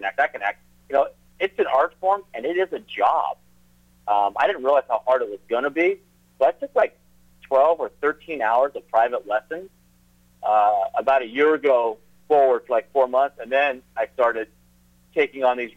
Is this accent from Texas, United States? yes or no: no; Hollywood, California, United States; and I am born and raised in Hollywood, one of the few that can actually say that.